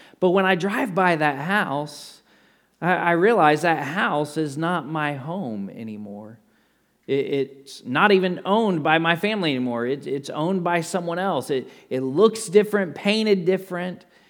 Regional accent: Rockport, United States; I grew up in Rockport, and so every year I go to Rockport and I spend some time there planning out the new year here at the church.

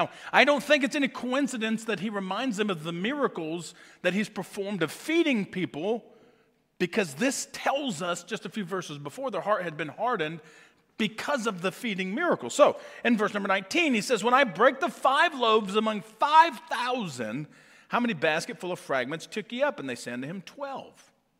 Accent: Kentucky, United States; And I remember just growing up in the South in Kentucky, and we knew church was important, but to go to church wasn't a part of our family's just activities.

